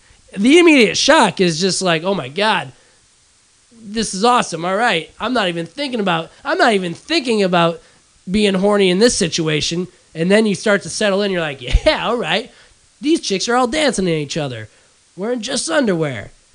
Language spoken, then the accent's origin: English; Illinois, United States; I often wonder, and now, when I was back home for the holidays here on Christmas, I'm from Northern Illinois, and I was sitting there talking with my dad and my sister